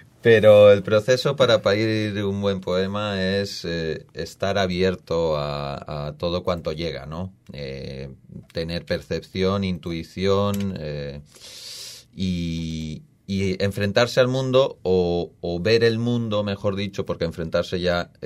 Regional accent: Cocentaina, Valencian Community, Spain; en la presentación del 31 de octubre en Cocentaina, en mi pueblo

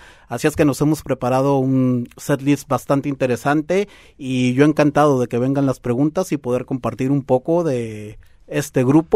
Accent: Mexico; Me dijeron, oye, te avientas, y como buen mexicano, ¿qué hicimos? Nos aventamos.

